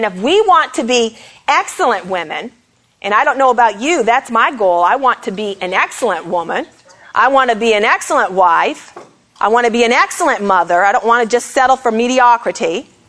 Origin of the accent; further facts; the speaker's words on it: Canada; I was born and raised in Canada. So my eating habits were a little bit different